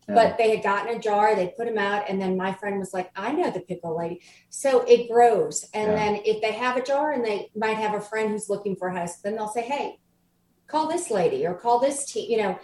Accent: New Orleans, Louisiana, United States; We're from Louisiana originally. We're from New Orleans.

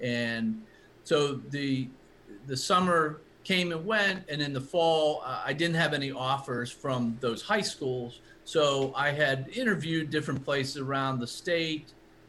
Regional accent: Pennsylvania, United States; I'm from Somerset County originally, so Johnstown is very close.

